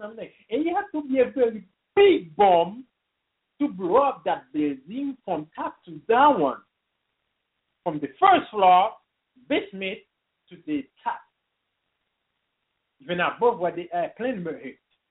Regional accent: Haiti; English is a second language; moved away; That was the first time out when I come from Haiti.

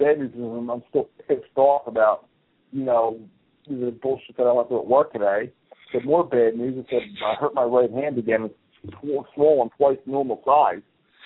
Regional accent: United States; I think, even though I'm Italian, I'm not into soccer. I know soccer's huge over in Italy, but I'm an American, damn it

